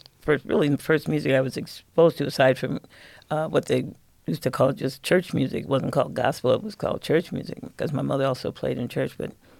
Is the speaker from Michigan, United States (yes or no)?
yes; Lansing, Michigan, United States; moved away as an adult; now in Toledo, United States; In 1968, I decided I wanted to see what it was like to live in Toledo. I grew up in Lansing, but I decided, Toledo's not that far.